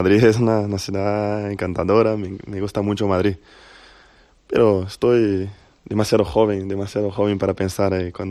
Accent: São Paulo, Brazil; now in Spain; desde que salí de São Paulo ya tenía claro que mi sueño era jugar siempre el Madrid

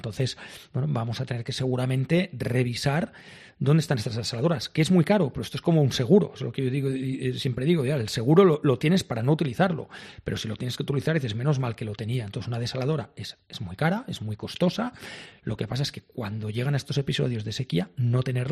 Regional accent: Catalonia, Spain; yo que soy catalán, en Cataluña tenemos un número bajo

